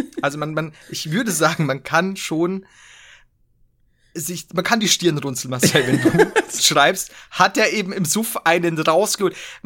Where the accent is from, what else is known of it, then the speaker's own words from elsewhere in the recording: Bavaria, Germany; ich kann sie nicht aussprechen, gerade als Bayer nicht.